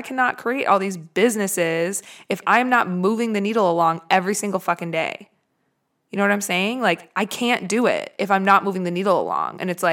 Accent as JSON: {"language": "English", "region": "Wisconsin", "country": "United States", "said": "I'm from Wisconsin, for all of you who don't know that yet."}